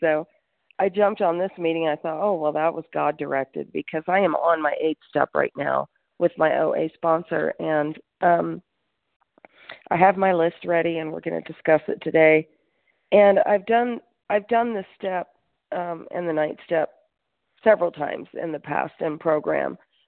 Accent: New Mexico, United States; I'm from New Mexico.

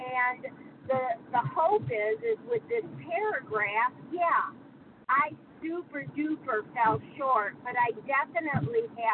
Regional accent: Michigan, United States; I'm from Michigan.

